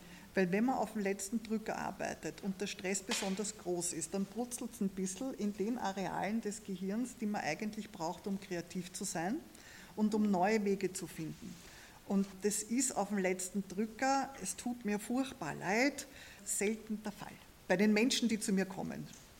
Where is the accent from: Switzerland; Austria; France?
Austria; Vienna; ich bin in Wien aufgewachsen, in der Stadt